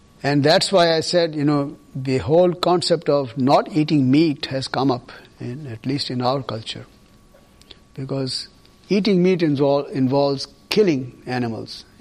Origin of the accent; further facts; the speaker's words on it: Punjab, India; Even where I grew up in Punjab, there's a very large population of non-meat eaters. I grew up completely as a non-meat eater.